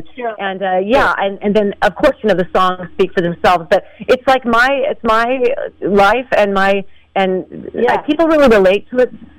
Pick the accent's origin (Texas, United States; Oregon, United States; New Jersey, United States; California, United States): California, United States; Moraga; I grew up in Moraga, California, laying by my parents' 1970s speakers on the shag rug singing